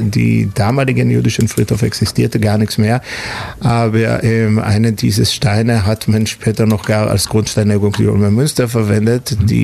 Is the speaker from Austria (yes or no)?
no; Israel; German is a second language; now in Ulm, Germany; ich bin direkt aus Israel nach Ulm gekommen. Ich bin in Israel geboren, aufgewachsen, hatte vorher gar keinen Bezug, nicht nach Ulm und nicht mal nach Deutschland. Meine Vorfahren kamen aus Osteuropa nach Israel. Also der erste in der Familie, der wirklich in Deutschland lebt.